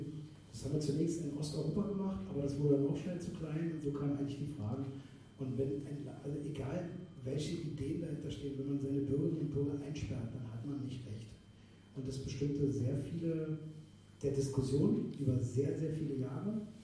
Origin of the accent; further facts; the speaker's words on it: Thuringia, Germany; also born or lived in Berlin; ich komme eigentlich aus Thüringen, direkt an der Ost-West-Grenze, der eine Teil der Familie lebt im Westen, der andere im Osten. Weil in Ostberlin lebte ich auch direkt neben der Mauer